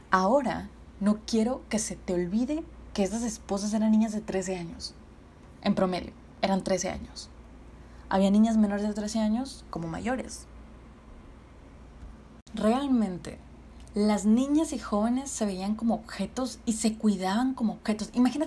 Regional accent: Mexico; ¿hace qué tanto las mujeres valemos como civiles mexicanas?

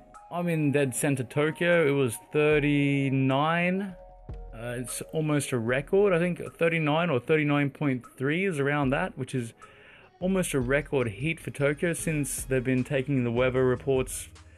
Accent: Australia; I'm an Aussie. I'm from down under.

